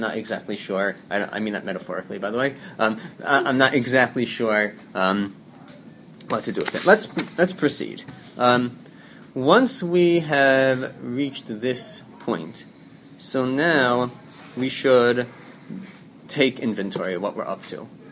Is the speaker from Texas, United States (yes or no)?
no; Lawrence, New York, United States; I grew up in Lawrence. The rabbi of the shul that I grew up in was Rabbi Walter Wurzberger